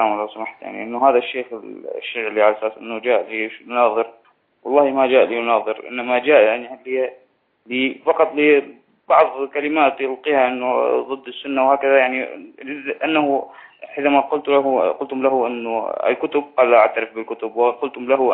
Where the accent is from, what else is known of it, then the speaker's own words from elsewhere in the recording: Syria; now in Saudi Arabia; يعني انا من سوريا يا شيخ، مقيم في السعوديه،